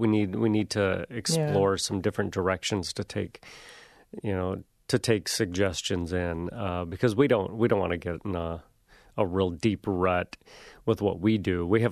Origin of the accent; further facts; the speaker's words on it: Grand Rapids, Michigan, United States; No, I grew up in Grand Rapids.